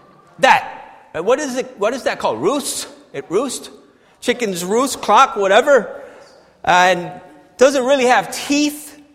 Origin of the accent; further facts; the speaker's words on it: Puerto Rico; you all know that I come from Puerto Rico.